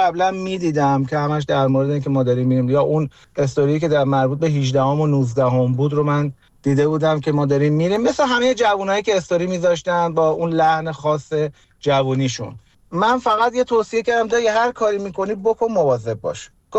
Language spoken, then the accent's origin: Persian; Iran; ما توی ایران بزرگ شدیم.